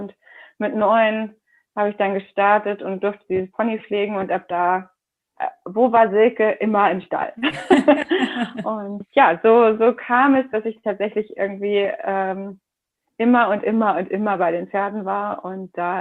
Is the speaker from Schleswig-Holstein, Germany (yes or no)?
yes; Schleswig-Holstein, Germany; moved away; also born or lived in Berlin; Da sind wir dann nach Schleswig-Holstein, so mittig Schleswig-Holstein, mitten auf dem Dorf gezogen. Und das ist auch so gefühlt quasi meine Heimat da. Schleswig-Holstein, da, wie gesagt, mitten auf dem Dorf haben wir gewohnt.